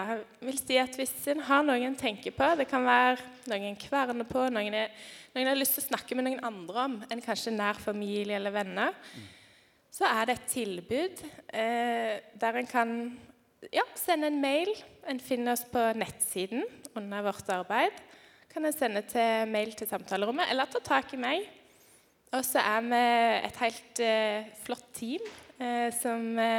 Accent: Bryne, Rogaland, Norway; also born or lived in Ålesund / Hardanger; Ja, jeg kommer fra Bryne på Jæren. Veldig flott sted, og jeg har bodd litt forskjellige steder I Ålesund og Hardanger ellers.

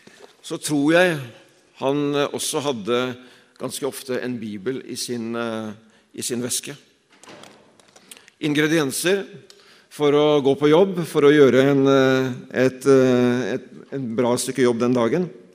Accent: Nesodden, Akershus, Norway; han jobbet på karosserifabrikken i nabolaget på Nesodden der jeg vokste opp.

